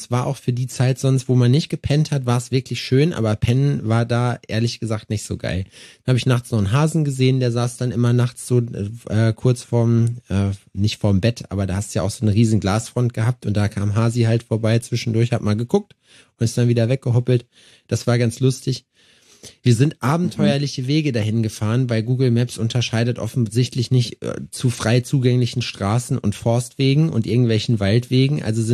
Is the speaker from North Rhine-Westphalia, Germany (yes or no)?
no; Jena, Thuringia, Germany